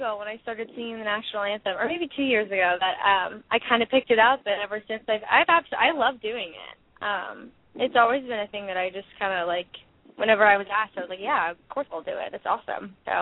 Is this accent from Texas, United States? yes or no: yes; Texas, United States; also born or lived in Tulsa, Oklahoma; now in Nashville, United States; So, but I was born in Tulsa, Oklahoma, raised in Texas, and then I just moved to Nashville.